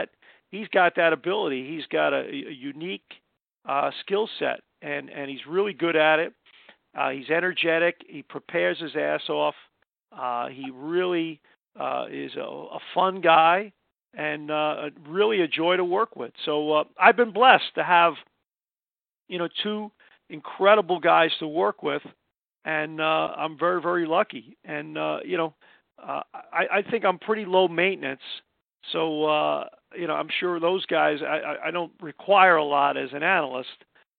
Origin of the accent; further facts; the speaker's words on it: Brooklyn, New York, United States; because I'm from Brooklyn and Nathan's.